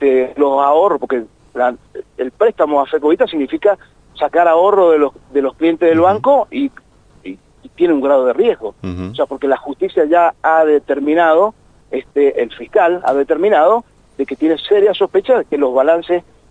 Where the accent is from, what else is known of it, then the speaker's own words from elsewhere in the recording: Mendoza, Argentina; Esa es la gran preocupación que tengo yo como argentino, como mendocino.